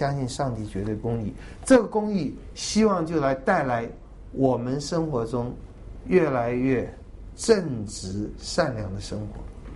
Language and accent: Chinese; China; 我们中国人最喜欢看到，我们中国人最看重的就是什么？要有名啊，要万古流芳啊，要留名啊。